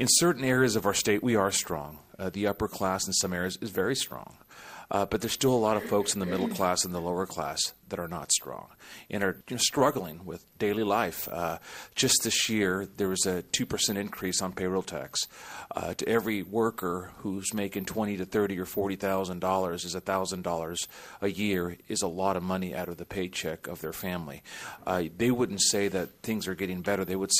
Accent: Santa Maria, California, United States; I was born and raised in Santa Maria. I'm the son of Mexican immigrant field workers who came to this country looking for a better life.

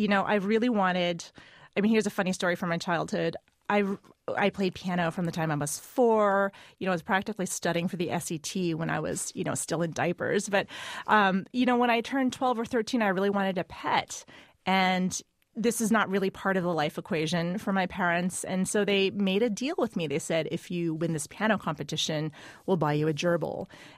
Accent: United States; because I'm an American and I came through the American public school system

